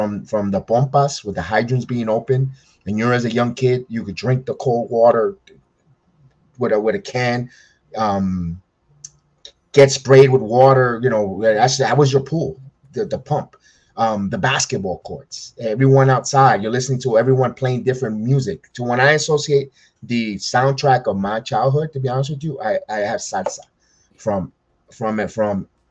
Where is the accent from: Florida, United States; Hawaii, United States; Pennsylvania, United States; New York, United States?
New York, United States; New York City; Well, listen, growing up in the Bronx